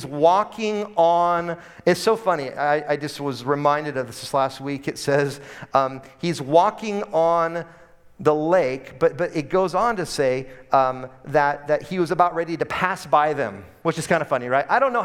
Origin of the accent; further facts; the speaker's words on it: Portland, Oregon, United States; I remember as a kid, growing up in Portland, Oregon, my mom and dad would take us on these road trips.